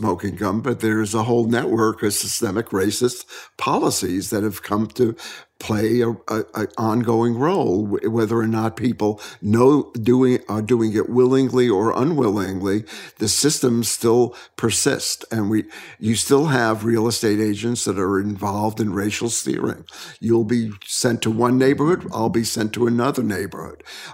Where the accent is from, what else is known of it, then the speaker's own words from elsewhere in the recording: Bronx, New York, United States; now in Brooklyn, United States; I grew up in the Bronx, and it took a, it was a psychic change to move to Brooklyn. You know, because Bronxites would never move to Brooklyn in those days.